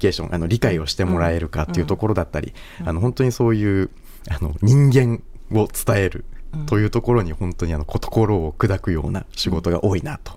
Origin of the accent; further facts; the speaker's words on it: Kyushu, Japan; でもそれはもう僕も九州男児なので似たようなところはありますので